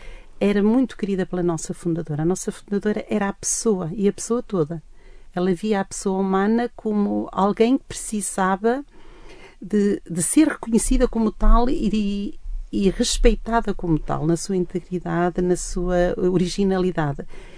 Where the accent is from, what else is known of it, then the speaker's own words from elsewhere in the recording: Minho, Portugal; E eu penso que me identifiquei muito, sendo eu minhota